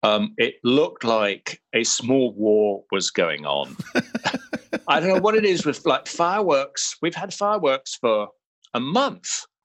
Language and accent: English; United Kingdom; I should be governor of California as an as a British